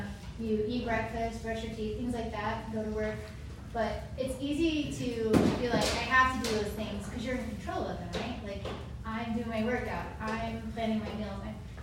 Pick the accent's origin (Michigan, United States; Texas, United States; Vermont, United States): Texas, United States; I didn't have a pool. Okay, I grew up in Texas. I had a water trough.